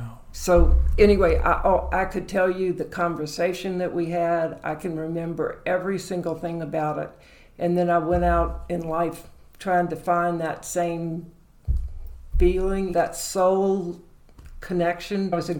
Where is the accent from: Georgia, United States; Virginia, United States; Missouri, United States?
Georgia, United States; Atlanta; I was born in Atlanta as